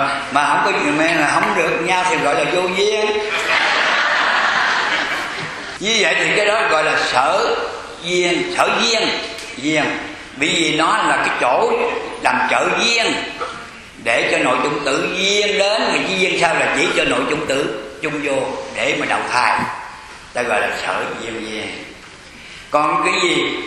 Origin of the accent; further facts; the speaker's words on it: Southern Vietnam, Vietnam; Bởi vì tôi người miền Nam độc đất. Dạ. Cái chữ quê tôi gọi là viên.